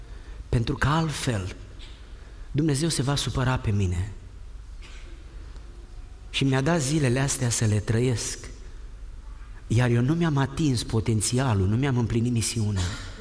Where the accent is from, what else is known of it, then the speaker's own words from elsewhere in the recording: Romania; Cine mi-a dat mie o șansă din satul meu? Care părinte se uita la mine și ar fi spus, omul acesta va ajunge și el în viață ceva? Nimeni n-ar fi, n-avea nimeni nicio justificare să spună asta despre mine. Mă duc înapoi în România